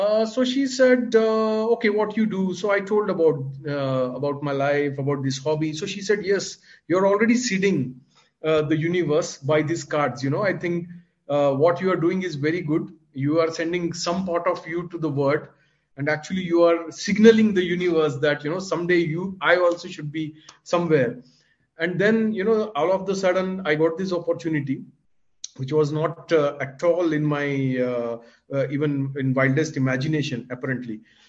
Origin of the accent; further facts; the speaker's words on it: Mumbai, Maharashtra, India; English is a second language; moved away as an adult; now in Uganda; I come from India. I born and brought up in a city called Mumbai.